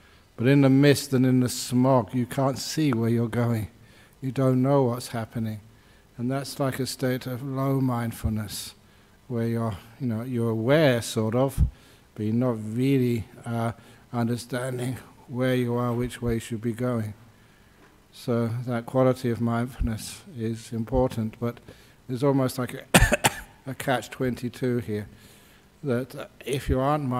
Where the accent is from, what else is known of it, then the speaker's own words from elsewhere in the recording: London, United Kingdom; where I grew up over in London in the 50s.